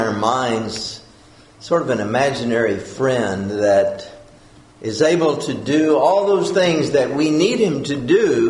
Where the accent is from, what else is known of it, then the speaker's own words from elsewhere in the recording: Texas, United States; the night that I was baptized at our home and where I was growing up in West Texas by my father.